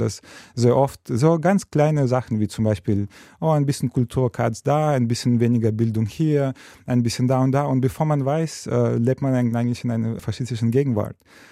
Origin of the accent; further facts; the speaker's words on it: Kherson, Kherson Oblast, Ukraine; German is a second language; Und das hier ist eine sehr bestimmte Schiffsfabrik, die sehr stark meine Heimatstadt Cherson geprägt hat.